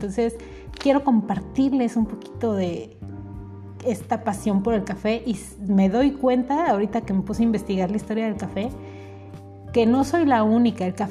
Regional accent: Mexico; como cultura mexicana, no hubo bronca y me tomé un café capuchino a los 8 años, ¿verdad? Porque pues en México los niños pueden tomar café.

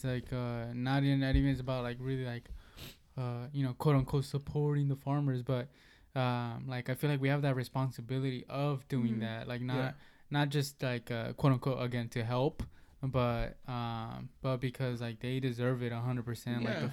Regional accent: Mexico; Like you know, we come from Mexico, you know, and it's crazy that could have very easily been us.

